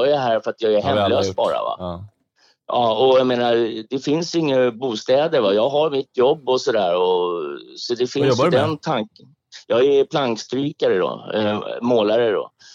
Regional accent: Stockholm, Stockholm County, Sweden; jag är söderkis. Jag är mitt från söder. Maria Torget heter.

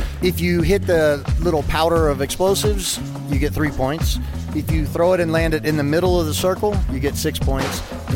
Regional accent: Bradenton, Florida, United States; moved away as an adult; also born or lived in Brazil; now in Colombia; I'm originally from Bradenton, Florida. I moved to Brazil 13 years ago to be with a girl.

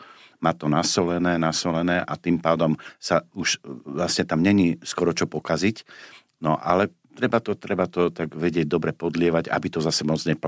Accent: Bratislava, Bratislava Region, Slovakia; tak to už samozrejme ako Bratislavčan rodený

